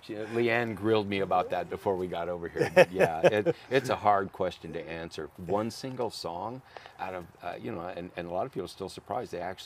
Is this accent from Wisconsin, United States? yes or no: no; Riverside, California, United States; I grew up in Riverside. My dad used to take us down to Salton Sea when you could actually swim in it.